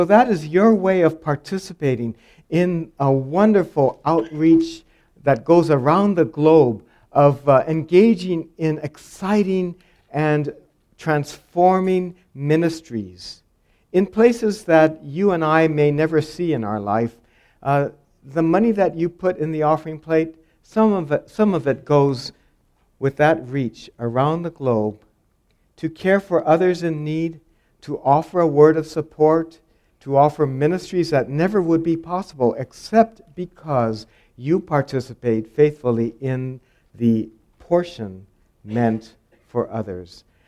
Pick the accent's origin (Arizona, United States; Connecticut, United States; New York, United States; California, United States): Arizona, United States; Phoenix; And since I'm from Phoenix, I guess I'm the tax collector.